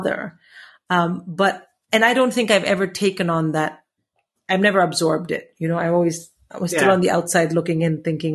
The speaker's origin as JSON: {"language": "English", "country": "India", "lives_now": "United Kingdom", "said": "because when I came to England from India, I was not perceived in any way as a nerd or a geek."}